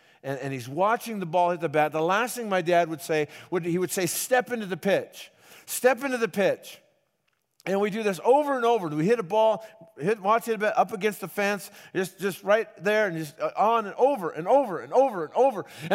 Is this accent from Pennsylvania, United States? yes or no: no; Los Angeles, California, United States; I grew up in Los Angeles, so I grew up at the Chavez Ravine